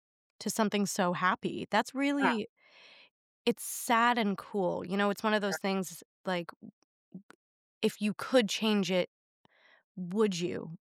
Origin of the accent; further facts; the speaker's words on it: New York, United States; also born or lived in Los Angeles / Dallas; now in Delray Beach, United States; I'm from New York, but I lived in L.A. and Dallas for a little bit. Wow. Now I'm here in Delray.